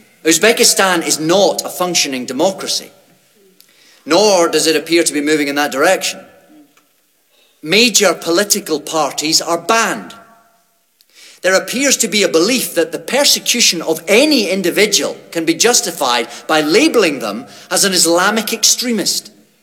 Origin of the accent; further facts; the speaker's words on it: Scotland, United Kingdom; Ladies and gentlemen, I'm a Scot and proud of my race.